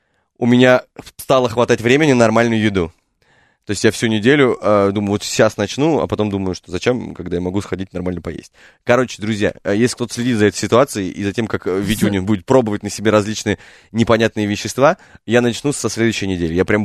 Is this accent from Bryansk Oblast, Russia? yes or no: no; Moscow, Russia; я гопник из Гальянова.